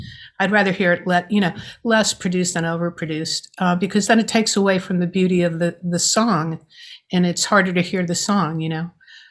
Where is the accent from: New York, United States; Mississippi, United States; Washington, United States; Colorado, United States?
New York, United States; New York City; I'm a New Yorker. What can I say?